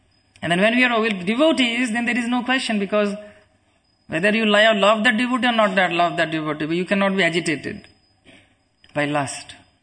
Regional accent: Kolkata, West Bengal, India; I'm coming from Calcutta

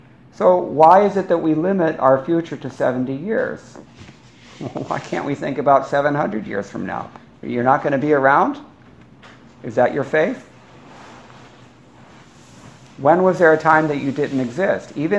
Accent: United States; How can I understand it? I'm an American. And I was only a kid when I got these books.

